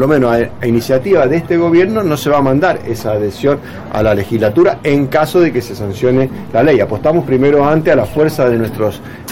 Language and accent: Spanish; Mendoza, Argentina; nosotros, como mendocinos, que somos capital internacional del vino